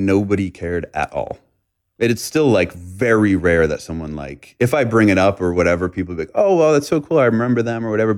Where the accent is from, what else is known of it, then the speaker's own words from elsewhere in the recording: Boston, Massachusetts, United States; And I grew up in the Northeast and I kind of just missed seasons and normal people and things